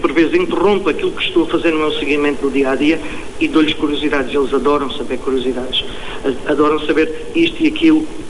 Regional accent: Baleizão, Beja, Portugal; sou filho de aldeia e também sei o que é viver numa aldeia. Não sou daqui, sou do Conselho de Beja. A minha terra natal é Baleizão, que em linha reta é relativamente perto daqui. E é completamente um meio rural de aldeia diferente do citadino.

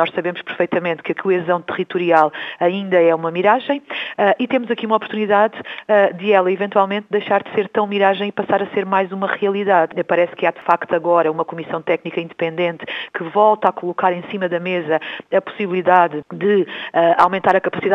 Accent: Alentejo, Portugal; principal razão é porque somos alentejanos. Somos um município alentejano

